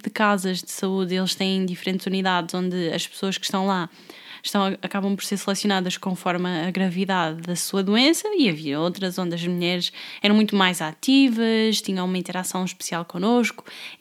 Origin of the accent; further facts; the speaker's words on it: Amarante, Porto, Portugal; fomos raparigas e rapazes, todos da mesma idade, mais ou menos ali aquele grupo de jovens da minha aldeia, e partimos na aventura. Nós de Amarante, uma aldeia muito pequenina, viemos aqui para baixo, para Lisboa